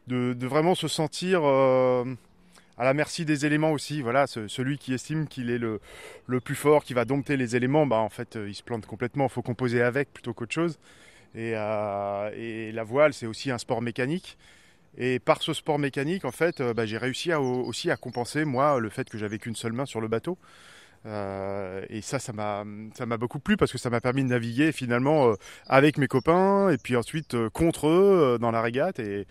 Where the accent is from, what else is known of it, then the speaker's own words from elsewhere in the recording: Briançon, Provence-Alpes-Côte d'Azur, France; born there; now in Brittany, France; je suis un vrai breton d'adoption. Mais bon, c'est un peu la caractéristique du breton, il vient un peu de partout. Effectivement, moi je suis né à la montagne, à Briançon